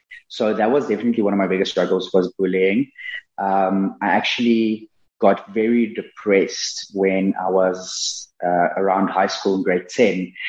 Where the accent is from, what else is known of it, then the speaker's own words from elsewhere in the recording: Mpumalanga, South Africa; But yeah, I was born and raised, like you said, in Mpumalan